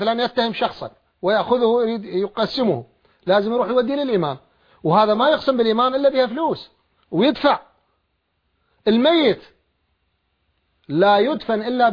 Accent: Iraq; عندنا في العراق

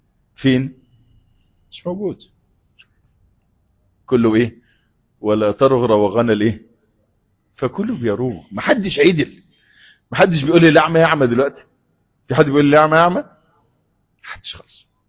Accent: Egypt; احنا عندنا في مصر احنا 110 مليون، عندنا ازمه في العماله.

